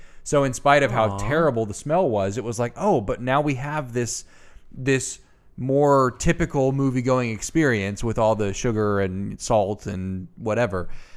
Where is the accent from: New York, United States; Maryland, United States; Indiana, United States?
Indiana, United States; But in my hometown, in Indiana, we had a movie theater, had two screens